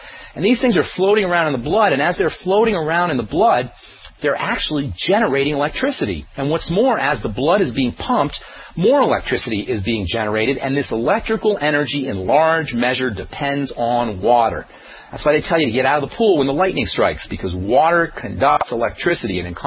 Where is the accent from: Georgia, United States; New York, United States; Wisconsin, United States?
New York, United States; I remember when I was growing up in New York, we used to have old cars that would wash up.